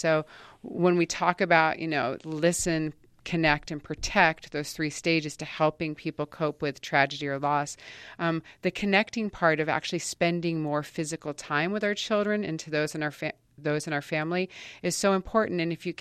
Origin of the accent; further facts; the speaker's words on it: New Jersey, United States; just really changed my whole experience of growing up on the East Coast and my hometown at the Jersey Shore.